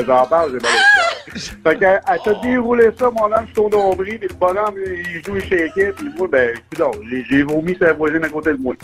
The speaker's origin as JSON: {"language": "French", "town": "Lévis", "region": "Quebec", "country": "Canada", "said": "je viens de Lévis."}